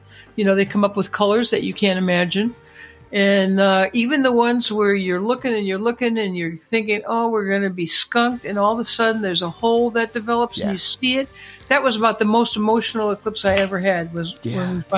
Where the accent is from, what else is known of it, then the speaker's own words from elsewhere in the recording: Fort Worth, Texas, United States; I am a Texas native too, just in case I need to pull that out, to assert my dominance. I was born here in Fort Worth.